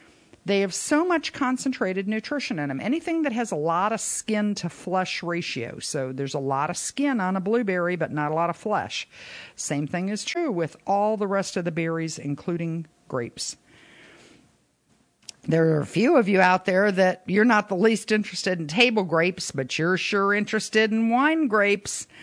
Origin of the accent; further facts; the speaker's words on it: Florida, United States; not just for the Memorial Day parade that we had in the little town I grew up in Pinellas County